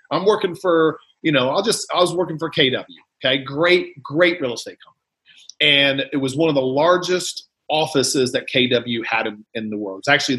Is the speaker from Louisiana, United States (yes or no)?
no; Indiana, United States; You know, hey, I'm from Indiana, so I can make fun of North Dakota.